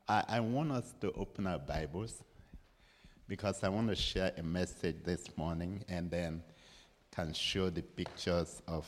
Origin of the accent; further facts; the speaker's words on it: Nigeria; We come from Nigeria. We live in Nigeria. I was born in Nigeria 65 years ago, and have lived in Nigeria all my life.